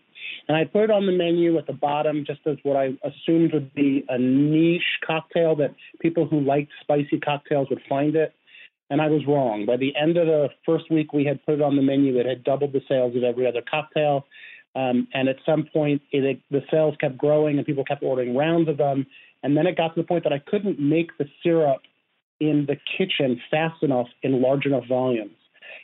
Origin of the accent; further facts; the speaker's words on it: New York, United States; now in Oakland, United States; I'm a bartender from Oakland, California, originally from New York, but I've made Oakland my home for the last 20 years.